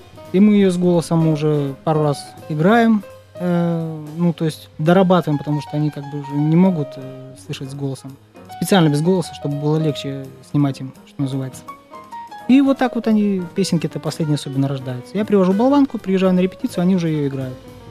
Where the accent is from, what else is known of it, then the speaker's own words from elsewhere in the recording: Minsk, Belarus; Я из Минска, да.